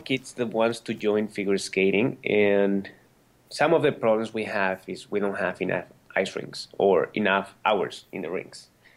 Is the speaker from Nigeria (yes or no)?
no; Spain; English is a second language; listen, I'm from Spain. Nobody have been a world champion.